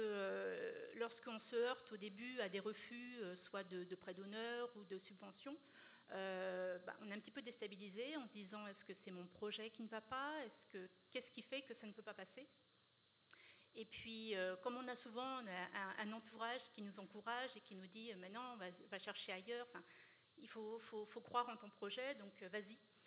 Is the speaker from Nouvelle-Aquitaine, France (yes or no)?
no; Moret-sur-Loing, Île-de-France, France; born there; je suis née à Moret-sur-Loing en Seine-et-Marne